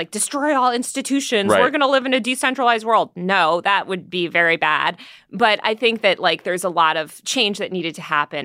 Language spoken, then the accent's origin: English; Greenwich, Connecticut, United States; also born or lived in New York City, United States; I grew up in Connecticut and New York City, but mostly Connecticut for a lot of my formative years in this like stupid preppy town that was really repressive